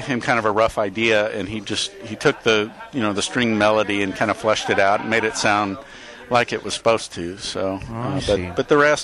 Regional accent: Houston, Texas, United States; also born or lived in Denton; No, I moved here from North Texas. I went to school in Denton and kind of hung around Dallas-Fort Worth area for the following years and made my way back to Houston. I actually grew up here.

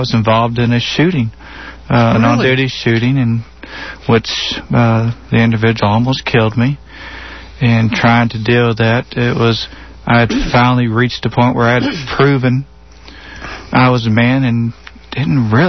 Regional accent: Houston, Texas, United States; I was born and raised here, St. Joe's. I'm actually one of the few rare Houstonians in this city.

